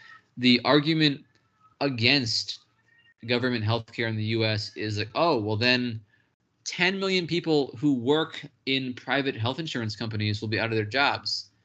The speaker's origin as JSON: {"language": "English", "country": "United States", "said": "It's just insanely cheap for me as an American, for example."}